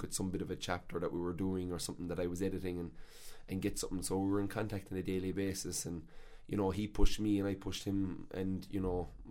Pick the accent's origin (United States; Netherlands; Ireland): Ireland; Tralee, County Kerry; born there; I was born in the Tralee General Hospital on the 1st of March, 1983.